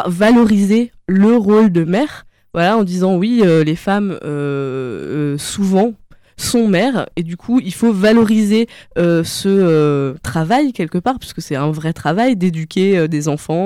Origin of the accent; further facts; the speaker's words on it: France; et que moi, en tant que petite française, je me disais, ouais, pourquoi pas.